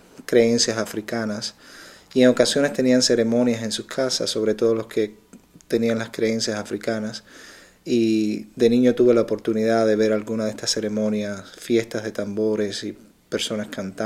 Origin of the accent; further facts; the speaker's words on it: Cuba; born there; yo nací con la revolución en Cuba y mi familia particularmente no era muy devota